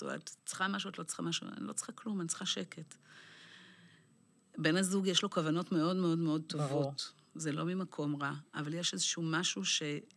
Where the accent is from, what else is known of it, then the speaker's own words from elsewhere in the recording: Jerusalem, Jerusalem District, Israel; אני גם מירושלים, אז יש לנו חמולות